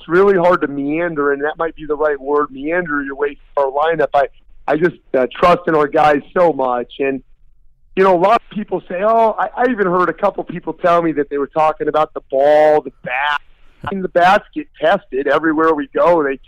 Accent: Ohio, United States; because I grew up in Northeast Ohio. And that's kind of the home of Thurman Munson.

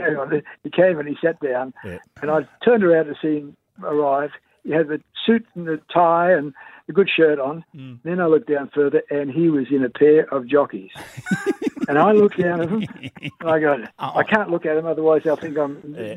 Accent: Mudgee, New South Wales, Australia; But I started off very, very modestly in a small country radio station, which is my hometown of Mudgee

